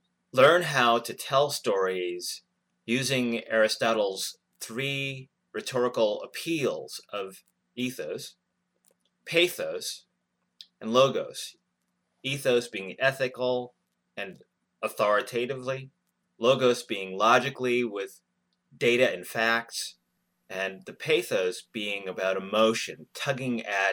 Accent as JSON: {"language": "English", "town": "Goffstown", "region": "New Hampshire", "country": "United States", "said": "I'm from Goffstown, New Hampshire."}